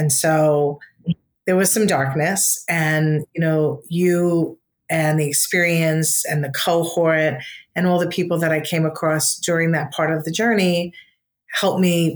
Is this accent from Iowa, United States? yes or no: no; Queens, New York, United States; I mean, yeah, I'm a girl from Queens.